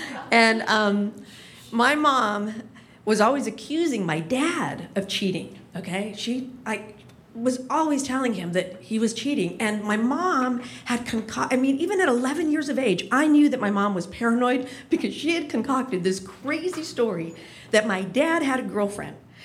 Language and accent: English; Riverside, California, United States; All right, so I grew up in Riverside, California, and I have five brothers.